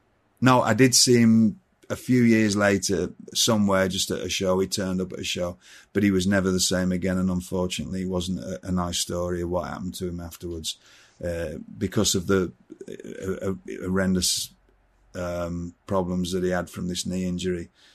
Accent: England, United Kingdom; I grew up in England.

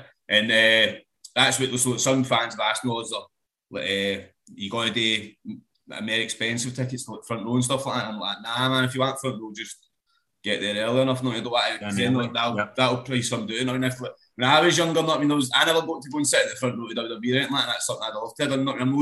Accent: Govan, Scotland, United Kingdom; I grew up in Govan, not really exactly a place that was known for its wrestling. More known for its like junkies and fucking know what I mean, and its poverty. Fuck, you know what I mean, shipyards, it's known for shipyards

